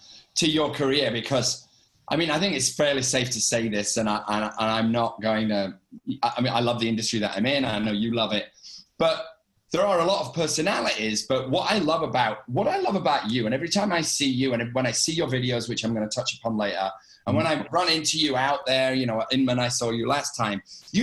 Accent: Leeds, Yorkshire and the Humber, United Kingdom; Leeds, my hometown in Northern England

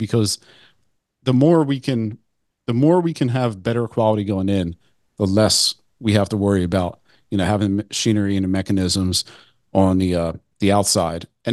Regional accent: Pennsylvania, United States; born or raised there

